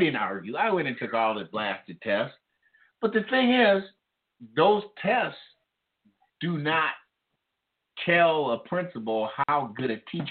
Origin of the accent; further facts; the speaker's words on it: St. Paul, Minnesota, United States; As someone that was born and raised in St. Paul and then moved back to live in the city he was born in with his family, you know, I'm seeing a lot of potholes.